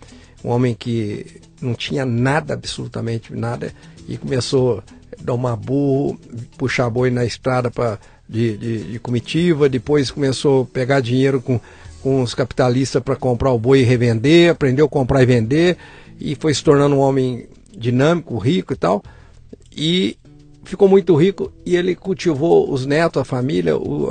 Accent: Barretos, São Paulo, Brazil; Eu cresci em Barretos.

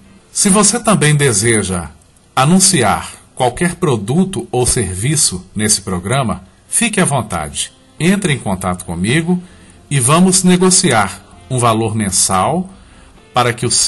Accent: Sete Lagoas, Minas Gerais, Brazil; canção de minha autoria, intitulada … onde eu faço uma homenagem à minha terra natal, Sete Lagoas, Minas Gerais.

